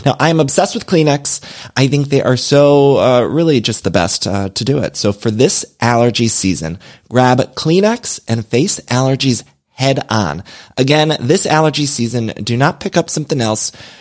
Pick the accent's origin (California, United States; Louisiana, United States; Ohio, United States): Ohio, United States; And I grew up in Ohio and the offices were in Columbus, Ohio, right?